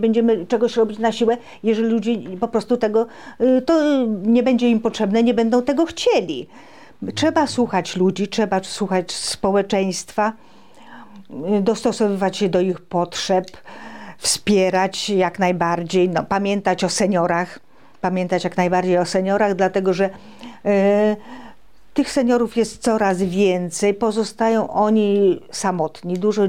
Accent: Ożarów, Świętokrzyskie Voivodeship, Poland; now in Wojciechowice, Poland; pochodzę z Ożarowa, mieszkam obecnie w Wojciechowicach.

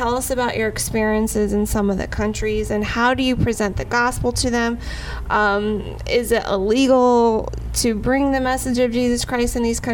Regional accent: United States; But that's because I grew up in America

